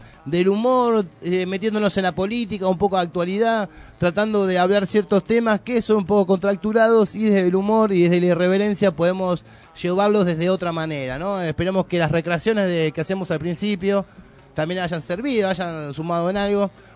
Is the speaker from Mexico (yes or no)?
no; Argentina; Qué contradictorio también. Bueno, somos argentinos.